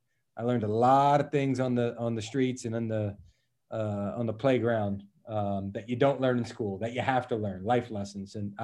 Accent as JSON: {"language": "English", "town": "Philadelphia", "region": "Pennsylvania", "country": "United States", "tie": "born or raised there", "said": "Because I grew up in Philly, rooting for Buddy Ryan's team."}